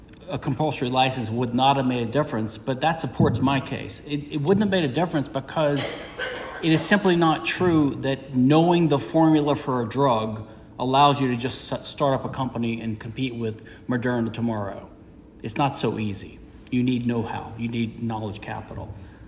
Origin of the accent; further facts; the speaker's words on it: Louisiana, United States; I'm actually from Louisiana, which is a Napoleonic code system.